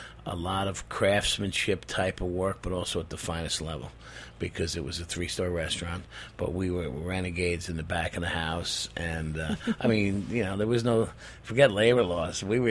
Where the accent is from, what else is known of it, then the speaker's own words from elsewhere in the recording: New Jersey, United States; also born or lived in Brooklyn, New York; I was born in Bed-Stuy, and we moved to the Jersey Shore when I was one.